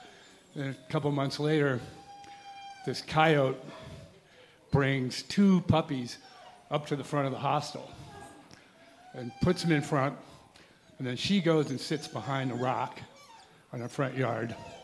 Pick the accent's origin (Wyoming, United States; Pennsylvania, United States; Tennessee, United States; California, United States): Wyoming, United States; Teton Village; Growing up in Teton Village, at the hostel, we looked out over the Snicker Ranch.